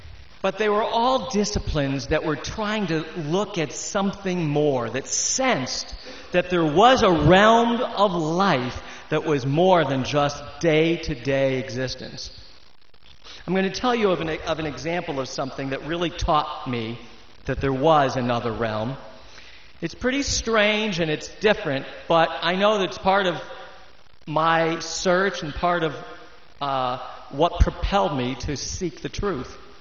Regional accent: West Hartford, Connecticut, United States; it was just one of those events that really set apart my time of growing up in West Hartford.

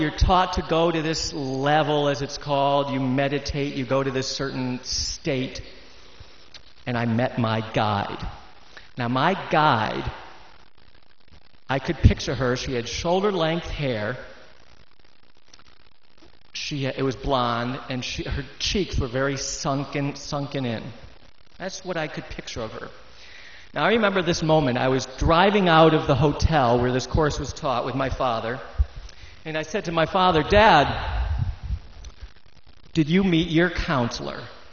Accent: West Hartford, Connecticut, United States; it was just one of those events that really set apart my time of growing up in West Hartford.

